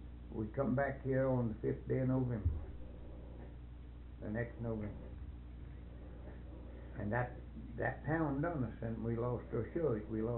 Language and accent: English; Ohio, United States; moved away; When we first come here, we come from Ohio, and we lost about everything we had